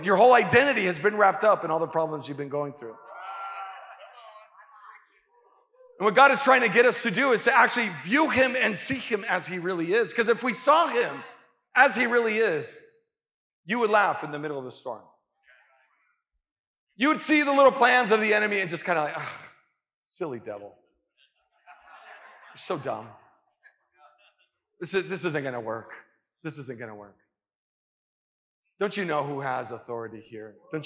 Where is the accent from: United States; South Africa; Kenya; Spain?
Spain; Las Palmas, Canary Islands; You know, I grew up in the Canary Islands, Spain.